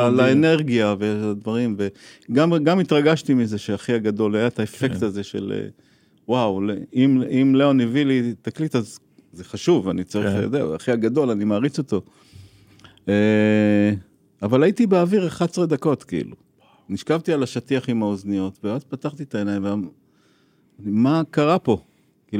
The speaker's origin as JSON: {"language": "Hebrew", "town": "Ashdod", "region": "Southern District", "country": "Israel", "tie": "born or raised there", "said": "גדלנו בדירת 3 חדרים באשדוד, 60 מטר בשיקונים שם"}